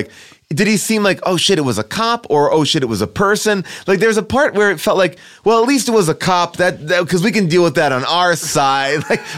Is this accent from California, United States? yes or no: yes; Los Angeles, California, United States; Someone said LA? That's my hometown.